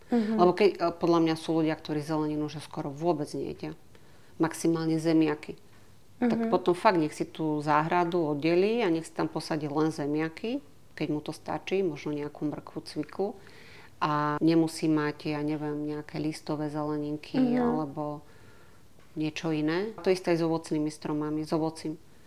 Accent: Kežmarok, Prešov Region, Slovakia; My sme vlastne z Kežmarku, tak tam medzi Kežmarkom, Ľubicou

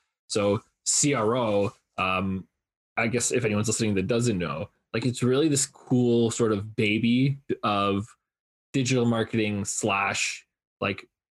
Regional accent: Toronto, Ontario, Canada; I'm originally from Toronto.

